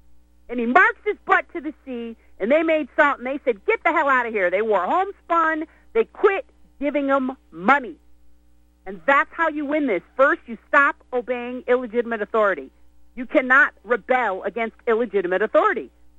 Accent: Beachwood, Ohio, United States; And the funny thing is, I was raised in Beechwood, Ohio, which is like all Jewish. My friend across the street was the Catholic. I was the Black, and my other girlfriend was the WASP.

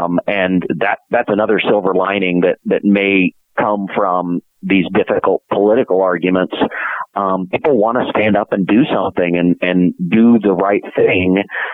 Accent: Lubbock, Texas, United States; I grew up in Lubbock, Texas, which is the kind of sort of Christian conservative I think you were describing.

